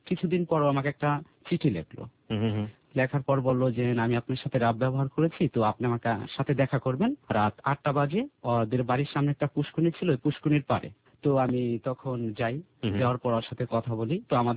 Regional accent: Faridpur, Dhaka Division, Bangladesh; now in Dhaka, Bangladesh; আমার গ্রামের বাড়ি ফরিদপুর।

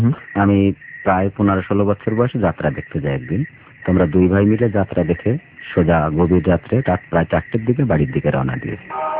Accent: Khulna, Khulna Division, Bangladesh; born there; আমার জন্মস্থান খুলনা বিদায়

